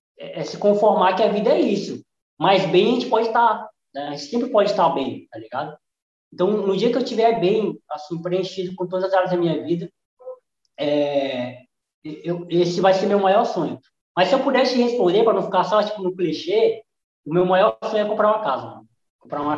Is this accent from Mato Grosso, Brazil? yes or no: no; Acre, Brazil; eu tenho muito orgulho na minha terra, do Acre, da minha cidade. E eu sempre falo isso, né? Eu sou um podcast acreano, porque eu levanto o pessoal daqui, eu levanto a galera daqui.